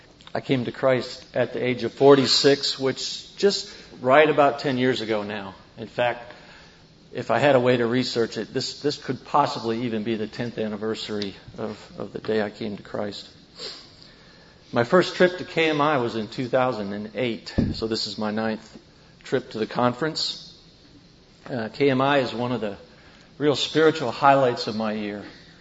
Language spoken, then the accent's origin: English; Michigan, United States; I grew up in Michigan, another U of M guy like Mark.